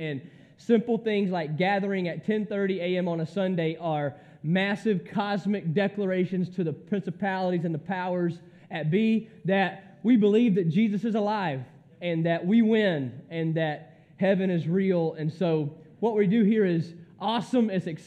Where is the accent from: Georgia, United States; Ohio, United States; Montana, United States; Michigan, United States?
Georgia, United States; I grew up in the Bible Belt down in southern Georgia. Good, hardcore, great, fundamental conservatism.